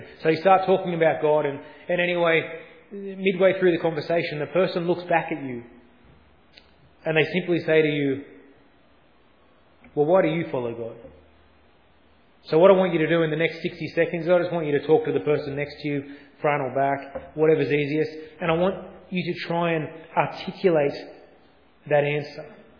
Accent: Cronulla, New South Wales, Australia; now in Baulkham Hills, Australia; born in India. I was abandoned at birth and adopted when I was 6 months old. So I don't sound at all Indian, although I may look Indian. I grew up in the Sutherland Shire down near Cronulla.

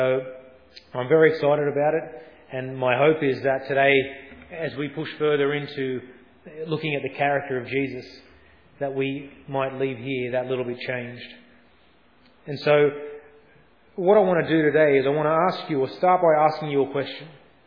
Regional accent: Cronulla, New South Wales, Australia; now in Baulkham Hills, Australia; born in India. I was abandoned at birth and adopted when I was 6 months old. So I don't sound at all Indian, although I may look Indian. I grew up in the Sutherland Shire down near Cronulla.

